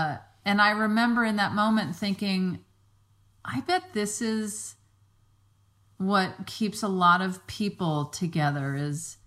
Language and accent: English; Mississippi, United States; Well, yeah, I was going to say like when we go to Mississippi to my hometown, it's very sit on a porch swing, go walk by the beach or to the coffee shop.